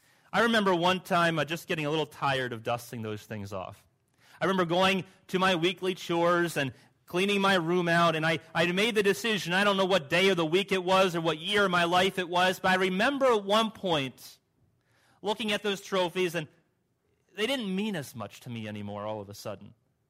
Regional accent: United States; born there; I'm an American. I'm born in America, not just moved. I have the real passport. I was born in America. Made in the USA.

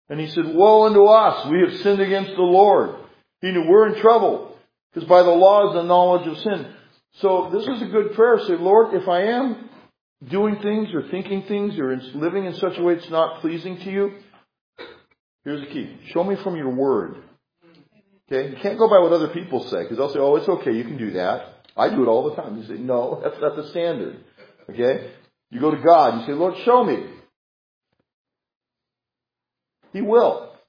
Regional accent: California, United States; Again, I'm from California, so I've had to put up with some of this stuff.

